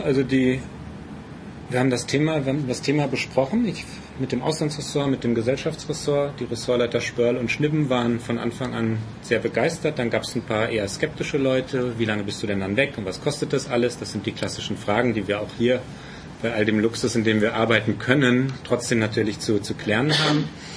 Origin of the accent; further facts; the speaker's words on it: Münster, North Rhine-Westphalia, Germany; eine war in Münster, meiner Heimatstadt